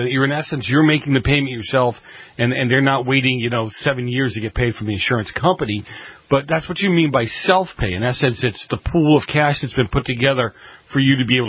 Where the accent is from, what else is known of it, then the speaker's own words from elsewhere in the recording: Boston, Massachusetts, United States; accent: Boston; there was my Boston accent right there.